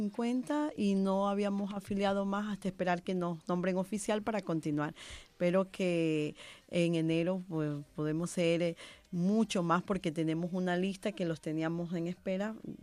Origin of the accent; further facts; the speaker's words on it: Ecuador; now in Spain; Nosotros como ecuatorianos aquí en Cataluña somos 120.000 personas registradas en el consulado